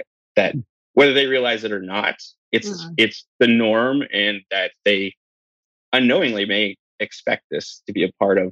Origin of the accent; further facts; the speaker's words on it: New Brunswick, Canada; I'm like, do I say anything? I'm like, I'm from New Brunswick.